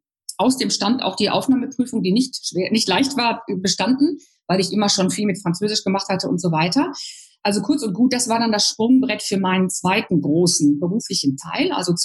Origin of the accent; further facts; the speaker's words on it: North Rhine-Westphalia, Germany; ich bin ein Kind aus dem Ruhrgebiet. Mein Bruder sagt immer, wir sind auf Kohle geboren.